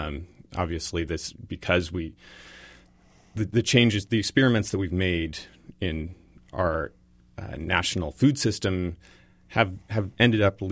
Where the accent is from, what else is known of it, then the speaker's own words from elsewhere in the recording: Berkeley, California, United States; born there; I was born at home in Berkeley, California, and then my family, that wasn't natural enough, so we moved up to the country.